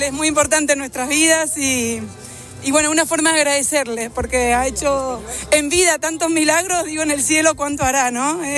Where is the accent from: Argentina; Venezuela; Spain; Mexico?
Argentina; now in Germany; Yo soy argentina viviendo en Alemania